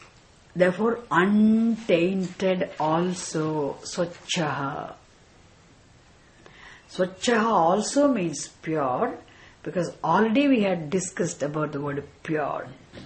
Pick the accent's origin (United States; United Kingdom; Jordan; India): India; I am Indian, I am Vedanta teacher